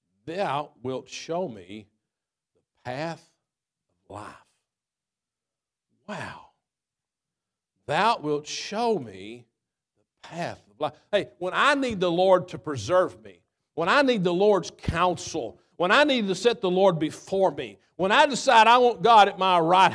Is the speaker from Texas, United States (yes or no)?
yes; Texas, United States; I grew up in Texas, but my dad pastored for 45 years.